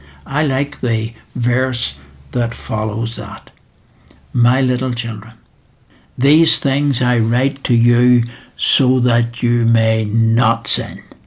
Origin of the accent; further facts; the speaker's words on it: Belfast, Northern Ireland, United Kingdom; I was brought up in Belfast, and the main road near to our house had one pub after another.